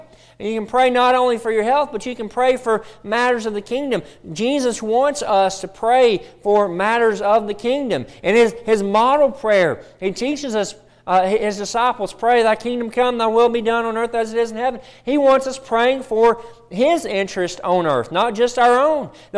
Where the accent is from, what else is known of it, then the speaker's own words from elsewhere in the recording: Alabama, United States; I'm really from Alabama, and in Alabama, football is a really big deal, right?